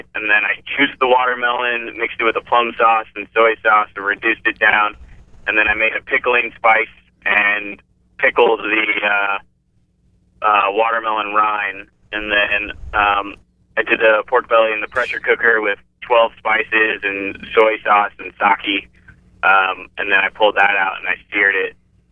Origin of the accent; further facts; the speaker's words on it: Fort Myers, Florida, United States; moved away as an adult; also born or lived in Denver; now in Los Angeles, United States; So I was born in Fort Myers, Florida, but I grew up from 9 to 14 in Denver and then moved back to Florida. And then when I was old enough, 2006, I moved to Los Angeles.